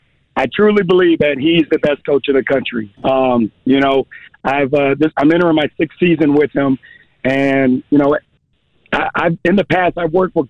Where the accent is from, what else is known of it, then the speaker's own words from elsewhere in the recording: Killeen, Texas, United States; also born or lived in Fort Hood; I was born in Fort Hood, raised in Killeen. And, you know, I'm happy to be back close to the family.